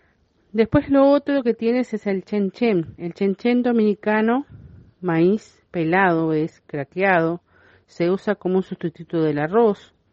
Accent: Uruguay; A mí, por ejemplo, en mi país el sancocho no sería sancocho, sería un puchero criollo, como lo preparan ellos en cada país. Para nosotros sería un puchero en Uruguay.

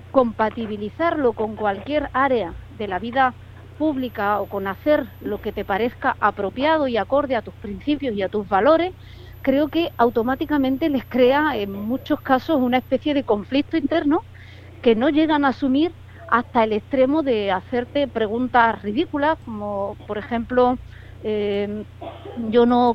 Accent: Spain

